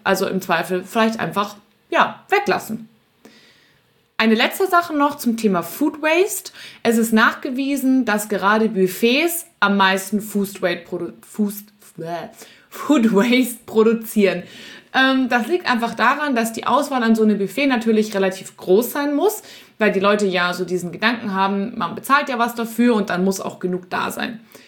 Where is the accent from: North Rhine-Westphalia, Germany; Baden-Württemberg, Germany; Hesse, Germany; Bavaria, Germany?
Bavaria, Germany; Munich; in meiner Heimatstadt München gibt es das Sendlinger Augustiner.